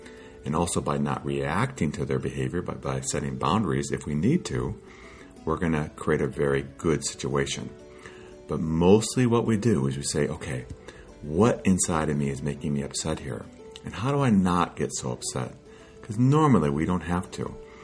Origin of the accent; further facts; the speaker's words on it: Midwest, United States; Because I was from the Midwest.